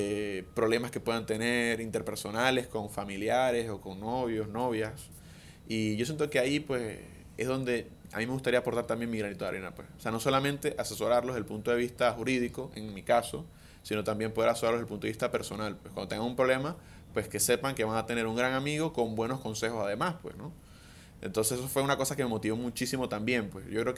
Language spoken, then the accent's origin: Spanish; Venezuela; also born or lived in Panama; now in Madrid, Spain; mis amigos. Tengo 25 años, soy venezolano, pero viví mucho tiempo en Panamá. Ahora estoy viviendo en España, en Madrid.